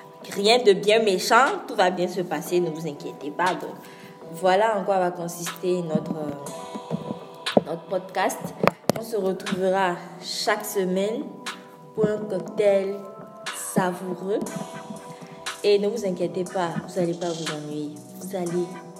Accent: Benin; Je dis oui, que je suis Béninoise.

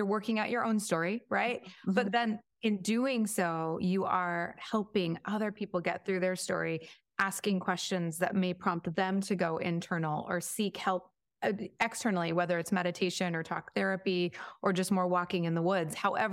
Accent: Washington, United States; So I grew up in Lewis County, which is a very small area in Washington State. And my dad was the kind of town doctor.

